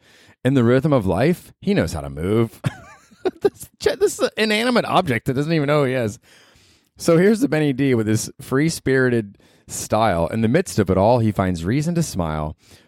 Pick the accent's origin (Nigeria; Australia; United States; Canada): Australia; We're like, dude, I'm Australian. I'm drinking a Foster's.